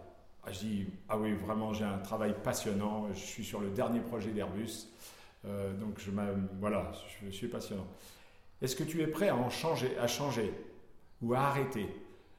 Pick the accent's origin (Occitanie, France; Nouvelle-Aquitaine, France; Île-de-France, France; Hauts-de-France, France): Occitanie, France; Toulouse; Donc on était à Toulouse, moi je suis de Toulouse.